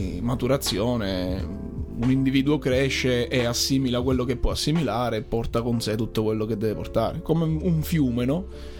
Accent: Rosolini, Sicily, Italy; accent: Sicilian; Il mio siciliano è proprio il siciliano della mia città, cioè di Rosolini, del mio paese.

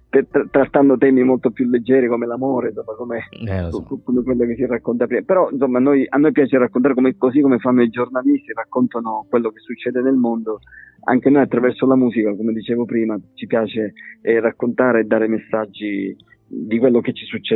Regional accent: Sicily, Italy; accent: Sicilian dialect; Noi utilizziamo il nostro modo di dare messaggi nel nostro dialetto siciliano.

